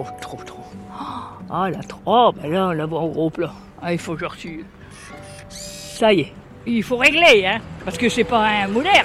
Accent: Grand Est, France; born there; Oui, alors je suis née dans la Haute-Marne.

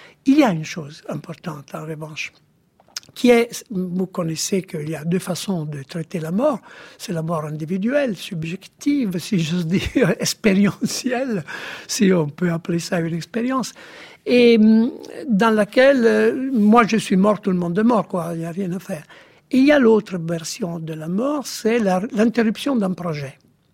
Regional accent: Rimini, Emilia-Romagna, Italy; French is a second language; je suis de Rimini évidemment

